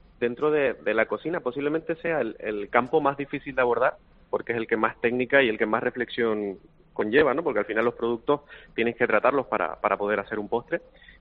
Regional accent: Tenerife, Canary Islands, Spain; lo que me encontré a mi llegada aquí a Tenerife, soy de Tenerife, y volví.

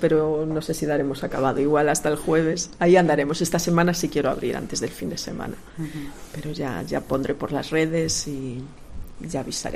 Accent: Santiago de Compostela, Galicia, Spain; la gente que somos de Santiago de toda la vida

